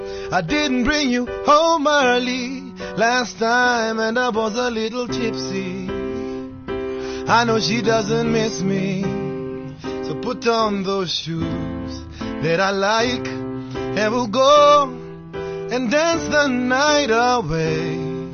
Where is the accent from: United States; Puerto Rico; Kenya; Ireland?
Kenya; because we are Kenyan, because we're Kenyan, we ran here.